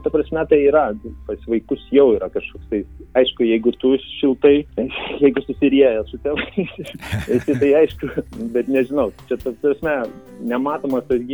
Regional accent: Dzūkija, Lithuania; mes esam Dzūkai, girų karaliai

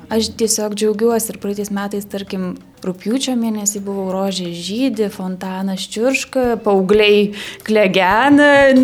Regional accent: Alytus, Alytus County, Lithuania; now in Sweden; šiuo metu gyvenu Švedijoje, tačiau esu kilusi iš Alytaus ir netgi kaip paskaičiavome namuose, tai jau 5 kartos Alytuje gyveno.

